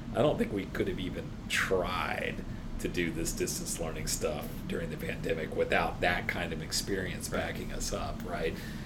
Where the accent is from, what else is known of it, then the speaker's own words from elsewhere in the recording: Arizona, United States; at least I see in my home state of Arizona